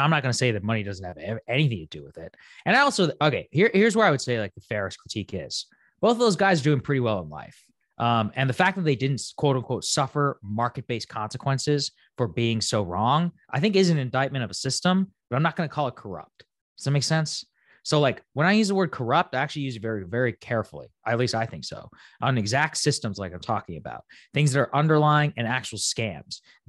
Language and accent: English; United States; born there; I'm like American, like born here, but my parents aren't from here.